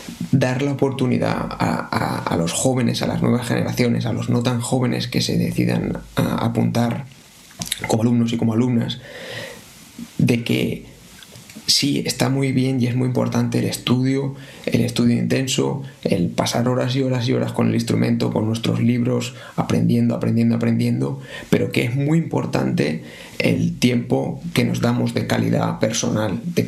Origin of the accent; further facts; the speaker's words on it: Chelva, Valencian Community, Spain; cuando yo cansino toda mi vida con mi pueblo, con Chelva